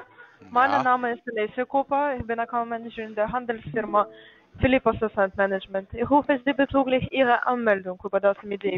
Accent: Bulgaria; German is a second language; Ja, ich komme aus der Bulgarien, so.

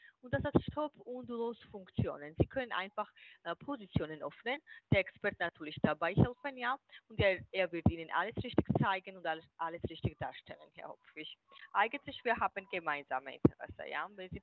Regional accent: Athens, Attica, Greece; Ach so, ich bin aus Griechenland.

